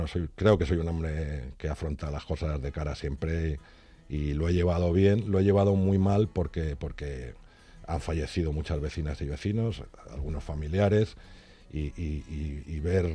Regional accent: Camarma de Esteban, Community of Madrid, Spain; Los institutos, gracias a Dios, lo tenemos cerca. Pero bueno, me gustaría conseguir para mi pueblo un instituto.

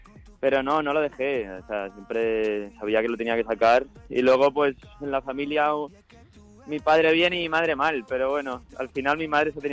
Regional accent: Monóvar, Valencian Community, Spain; soy de Monóvar, muy conocido por Azorín.

